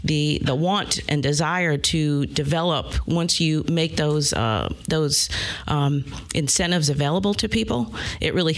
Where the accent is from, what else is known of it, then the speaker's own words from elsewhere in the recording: New York, United States; now in Clarksville, United States; Clarksville, and I'd be a great person to ask, given I am a transplant from New York.